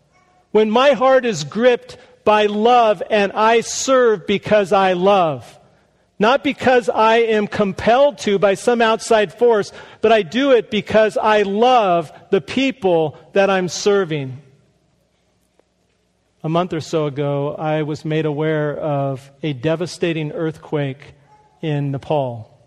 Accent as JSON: {"language": "English", "region": "California", "country": "United States", "tie": "born or raised there", "said": "Now, I grew up in Southern California, so I could show you pictures of like 6.5 earthquakes that I've been"}